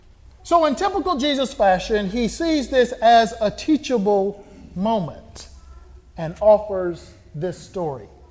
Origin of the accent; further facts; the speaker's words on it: Florida, United States; Growing up in Florida, I witnessed my parents teach me by example that we are called to give to others.